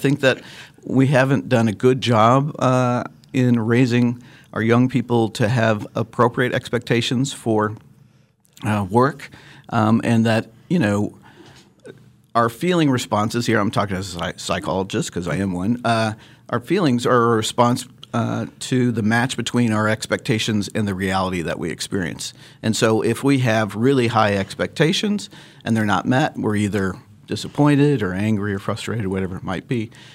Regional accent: Lawrence, Kansas, United States; Yeah, so I grew up in Lawrence, and am a Jayhawk fan, but maybe had the wisdom not to go to KU

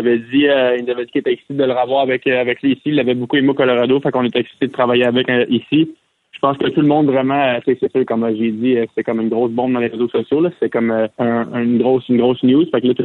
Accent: Montreal, Quebec, Canada; On vient de là, c'était notre équipe de jeunesse

